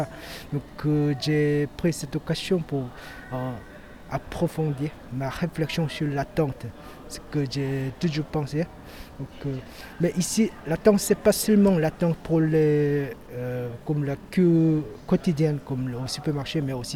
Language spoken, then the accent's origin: French; Seoul, South Korea; French is a second language; je viens de Séoul en Corée, il y a toujours des grands immeubles